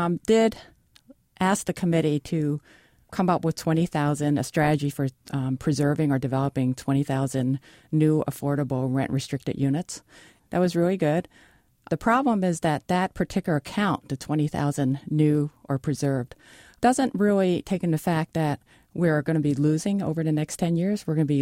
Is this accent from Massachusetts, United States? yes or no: no; Philadelphia, Pennsylvania, United States; Well, I think I grew up in Philadelphia